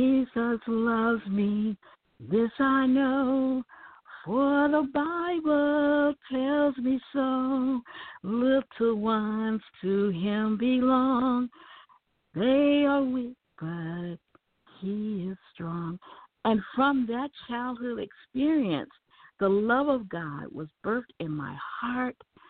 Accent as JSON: {"language": "English", "town": "Texarkana", "region": "Texas", "country": "United States", "tie": "born or raised there", "said": "when I would go to church here in my hometown now where I am in Texarkana, Texas."}